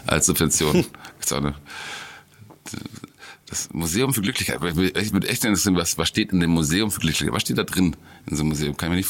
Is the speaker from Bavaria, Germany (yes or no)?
yes; Munich, Bavaria, Germany; Also, okay, ich bin Münchner.